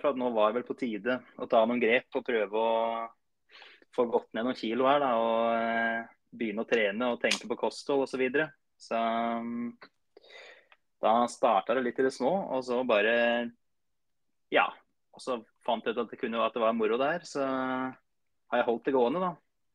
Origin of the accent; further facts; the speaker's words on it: Flå, Buskerud, Norway; Så jeg er fra Flå.